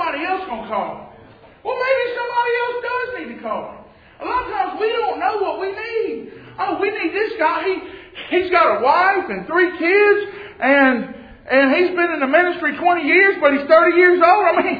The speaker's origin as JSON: {"language": "English", "region": "Louisiana", "country": "United States", "said": "And I'm from Louisiana, and the only time I've ever been alligator hunting, we tie a rope out of a tree with a piece of chicken on it."}